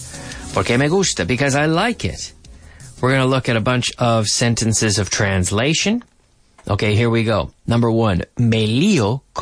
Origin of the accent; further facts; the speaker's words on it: Nova Scotia, Canada; we're all recording from home, so I've decided to spend a little bit of time, in my home country because it's been so safe. Because Nova Scotia has been so safe, but now, suddenly, suddenly, we are under a COVID lockdown.